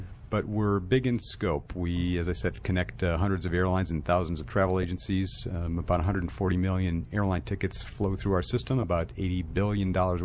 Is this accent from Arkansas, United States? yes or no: no; Minneapolis, Minnesota, United States; Grew up in Minneapolis, Minnesota, cold country.